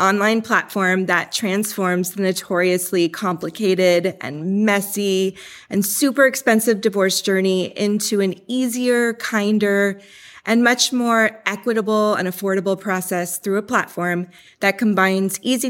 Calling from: Alameda, California, United States; I'm calling from Alameda, California

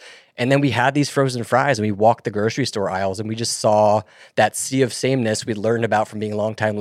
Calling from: Washington, District of Columbia, United States; I'm calling in from Washington, D.C.

